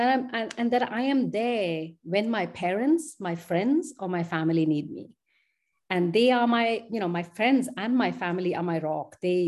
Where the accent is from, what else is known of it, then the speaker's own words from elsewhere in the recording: Kolkata, West Bengal, India; English is a second language; moved away as an adult; also born or lived in London / Paris / Munich / Vienna; So, I am Indian. I am originally from Kolkata in India. And as you suggested, I have over the last 20 years worked and studied in many cities across Europe, including London, Paris, Munich, and Vienna.